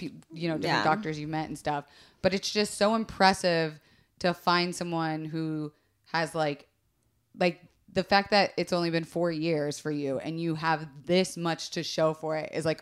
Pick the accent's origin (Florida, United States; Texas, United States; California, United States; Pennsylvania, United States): Florida, United States; growing up in Florida, I mentioned I watched that happen and kill people, ruin families, completely destroy careers.